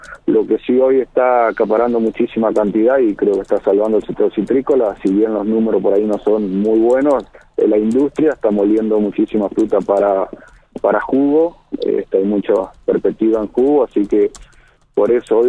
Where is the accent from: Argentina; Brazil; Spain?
Argentina; Chajarí, Entre Ríos; No, yo soy de Chajarí, Departamento Federación.